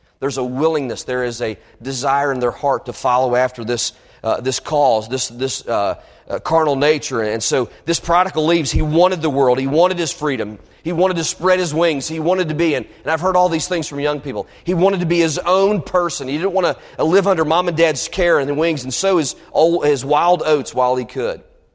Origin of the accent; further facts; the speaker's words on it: Kentucky, United States; I told you I was born in Kentucky. I was raised in Kentucky. There are a lot of farms in the area, especially in Lexington.